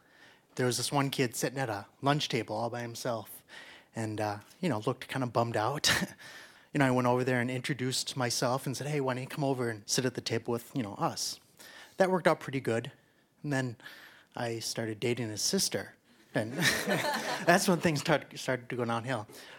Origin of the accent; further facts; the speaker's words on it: Stillwater, United States; I'm from Stillwater.